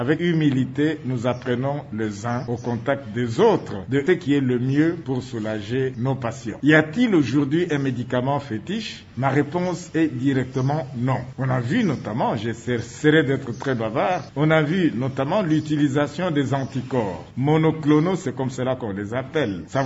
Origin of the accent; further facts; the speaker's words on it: Kinshasa, DR Congo; Le salut est venu de mon pays, Kinshasa, mon pays que j'aime bien.